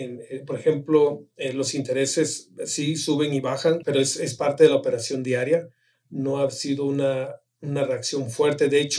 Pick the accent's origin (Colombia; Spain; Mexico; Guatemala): Mexico; para los que somos de México estamos muy familiarizados